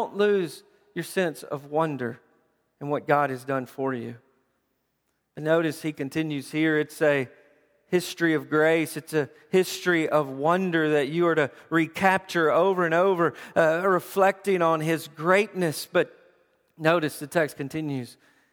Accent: Tennessee, United States; I'm from Tennessee, and so we're Tennessee Vols.

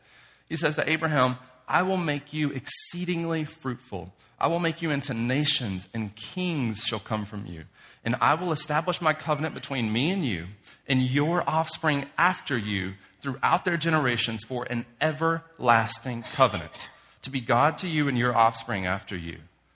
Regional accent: Waco, Texas, United States; Growing up in Waco and living there today, I experience this all the time.

